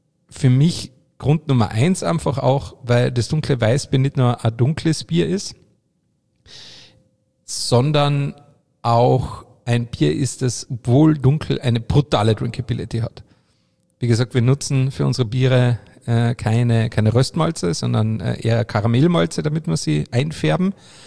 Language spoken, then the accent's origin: German; Carinthia, Austria; bei uns daheim in Kärnten, bei uns im Mölcher, sehr traditioneller zu Weihnachten oder um Jahreswechsel herum